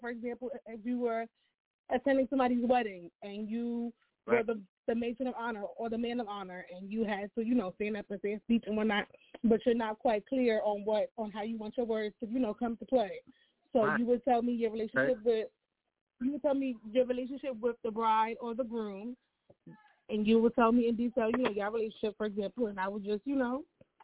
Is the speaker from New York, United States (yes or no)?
yes; New York City, New York, United States; I'm from the Bronx, New York